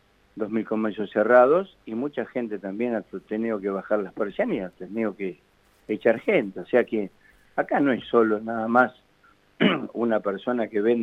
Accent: La Plata, Buenos Aires Province, Argentina; yo soy platense por naturaleza y quiero esta ciudad verla tan bella como siempre

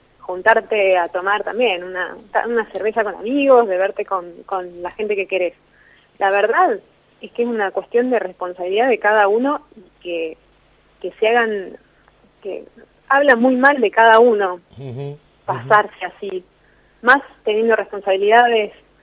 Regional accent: Rosario, Santa Fe, Argentina; now in Pilar, Argentina; Soy de Rosario, de historia, digamos, ¿no? Hace varios años que vivo acá.

